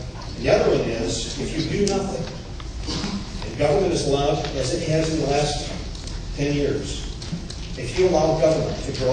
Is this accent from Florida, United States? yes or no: yes; New Smyrna Beach, Florida, United States; I'm from New Smyrna Beach, Florida.